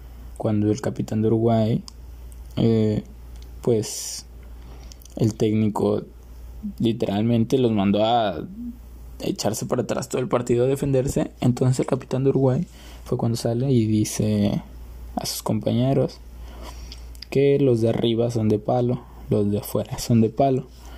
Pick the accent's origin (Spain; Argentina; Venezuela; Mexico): Mexico; Yo soy de México, para muchos el gigante es México.